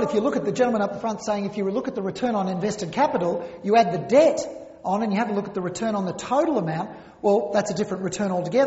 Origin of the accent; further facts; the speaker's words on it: Melbourne, Victoria, Australia; So I grew up in West Brunswick here in Melbourne